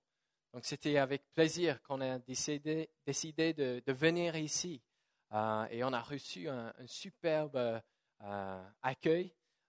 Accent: London, England, United Kingdom; French is a second language; also born or lived in Germany / Brussels, Belgium; now in France; je suis né en Allemagne et puis on a habité à Londres et puis à Bruxelles et puis à Londres.

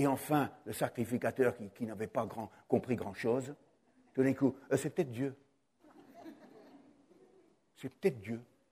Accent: Australia; je viens d'Australie

